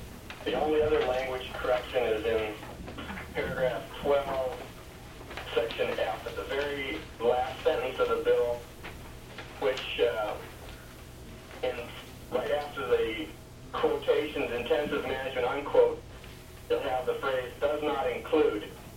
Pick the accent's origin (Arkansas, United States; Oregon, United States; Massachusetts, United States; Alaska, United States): Alaska, United States; Fairbanks; I'm from Fairbanks, Alaska. I'm an attorney.